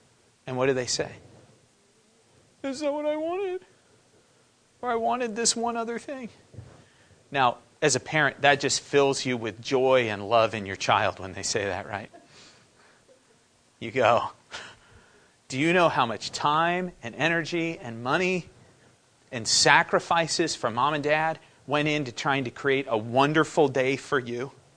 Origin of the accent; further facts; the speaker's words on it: California, United States; I could have grown up in the state Emily was born in, Arkansas, or Ohio, or Michigan, but I didn't. I grew up in California.